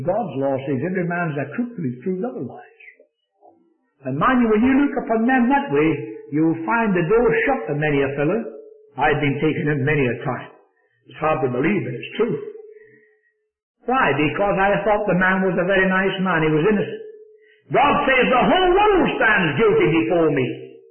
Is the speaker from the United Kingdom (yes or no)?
yes; Scotland, United Kingdom; now in United States; I am a foreigner to your country. I come from Scotland.